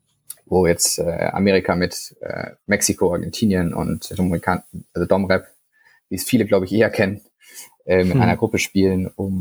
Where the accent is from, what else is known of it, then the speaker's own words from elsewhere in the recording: Frankfurt, Hesse, Germany; ich bin 28 Jahre alt, ich komme aus Frankfurt am Main, das ist meine Heimatstadt